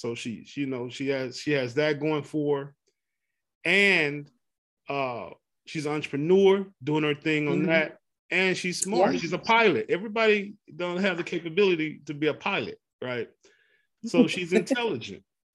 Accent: Pleasant Grove, United States; Man, we're both from Pleasant Grove.

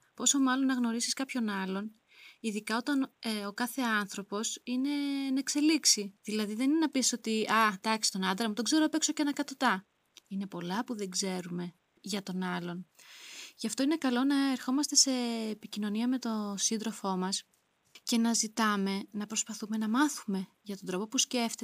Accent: Livadeia, Central Greece, Greece; που λένε και στο χωριό μου στη Λιβαδιά

